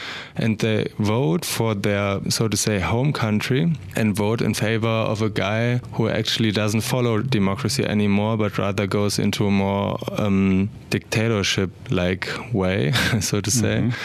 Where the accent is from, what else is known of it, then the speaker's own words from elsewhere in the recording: Hamburg, Germany; fellow Turkish-German citizens in my hometown in Hamburg